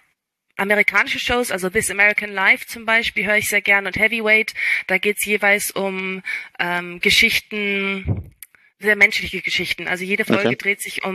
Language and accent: German; Germany; 100% deutsch, aber wir haben, seitdem ich ein Baby